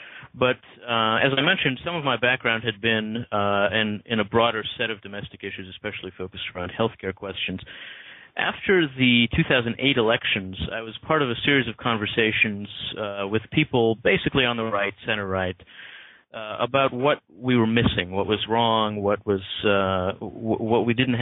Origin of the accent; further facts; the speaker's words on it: New Jersey, United States; also born or lived in Israel; I grew up in New Jersey, but I was born in Israel.